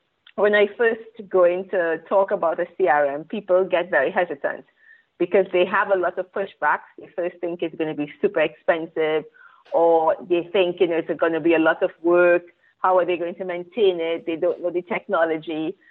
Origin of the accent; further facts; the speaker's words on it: Trinidad & Tobago; now in Israel; I'm from the Caribbean as well, Trinidad and Tobago. And 12 years ago, I decided to move to Israel. So when I moved to Israel, I could not speak the language. You know, I didn't speak Hebrew.